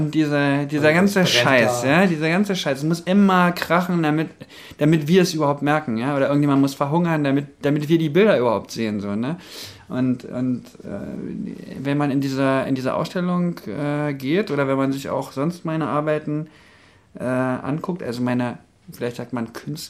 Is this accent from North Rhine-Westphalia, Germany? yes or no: no; Berlin, Germany; Gehe ich jetzt wieder zurück nach Berlin? Weil ich komme ja ursprünglich aus Berlin.